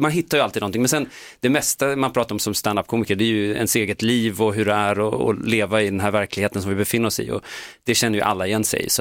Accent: Enviken, Dalarna County, Sweden; also born or lived in Stockholm; så jag hittade en skröna i min hemby. Jag är från Dalarna ursprungligen, det kanske inte hörs.

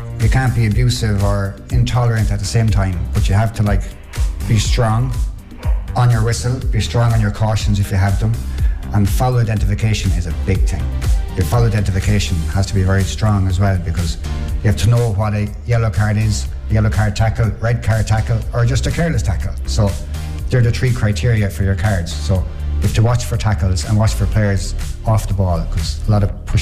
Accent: Athlone, Westmeath, Ireland; from Athlone.

